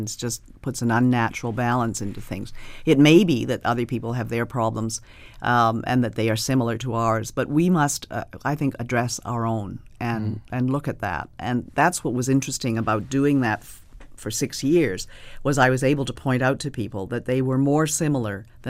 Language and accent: English; Canada; We are really Canadian.